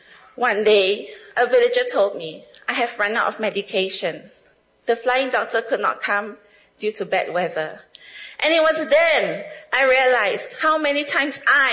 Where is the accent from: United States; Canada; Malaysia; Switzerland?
Malaysia; Kuching, Sarawak; I mean, growing up in Kuching, a comfortable city